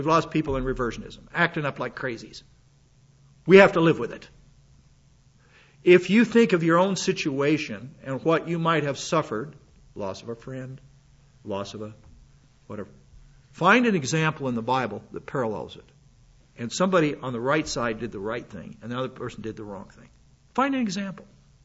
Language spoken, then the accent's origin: English; South Dakota, United States; I'm not a native Oklahoman. I feel like one, but I'm not. I'm from South Dakota.